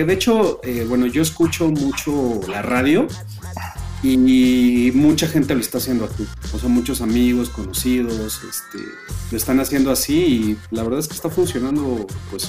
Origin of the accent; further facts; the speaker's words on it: Mexico; como publicista mexicano